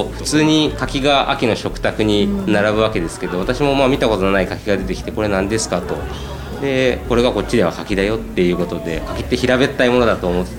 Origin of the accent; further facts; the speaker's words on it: Hyogo, Japan; now in Shimane, Japan; 18歳の時に島根に来たのが初めてのご縁なんですけども、一旦就職したりで地元兵庫県の方に戻ってたんですけども、30歳でちょっと農業したくなって